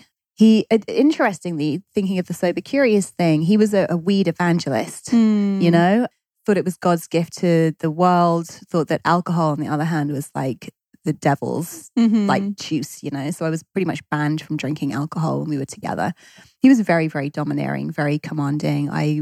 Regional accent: London, United Kingdom; also born or lived in Suffolk; I grew up in London born and bred. Although I had a few sort of early formative years in a very wild part of the English countryside, a county known as Suffolk

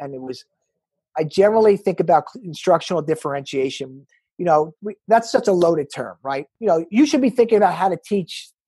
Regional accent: New Jersey, United States; I am from New Jersey. I'm a huge

